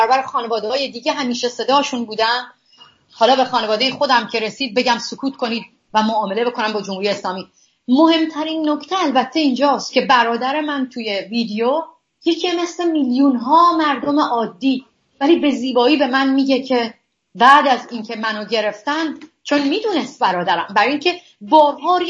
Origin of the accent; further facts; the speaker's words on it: Iran; moved away; من در این 10 سالی که از ایران اومدم بیرون